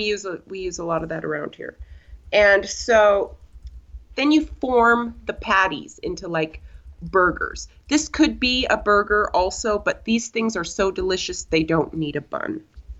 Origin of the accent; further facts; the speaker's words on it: Wrangell, Alaska, United States; And a lot of kids in Wrangell, where I grew up, would sell garnets.